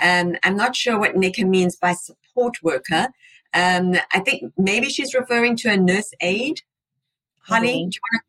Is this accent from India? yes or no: yes; India; also born or lived in United Arab Emirates; I'm from India, but born in the UAE.